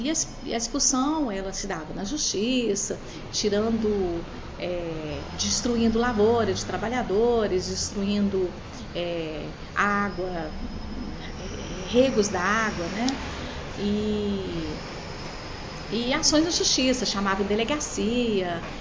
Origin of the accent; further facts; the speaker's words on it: Água Comprida, Minas Gerais, Brazil; Eu sou do Triângulo Mineiro.